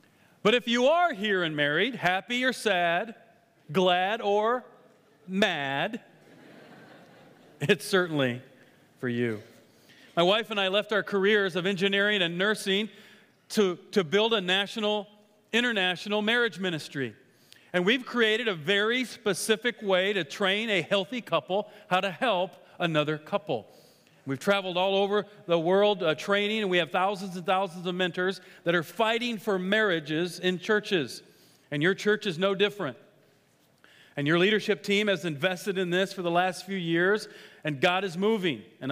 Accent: Iowa, United States; And so, yeah, I'm here. I'm from Iowa.

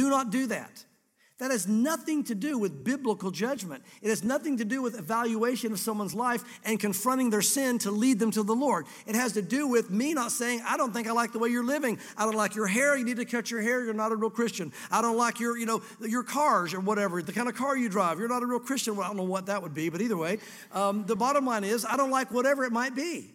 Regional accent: the South, United States; again, growing up in the South, there's a lot of things we didn't even realize that we've put in us from the South

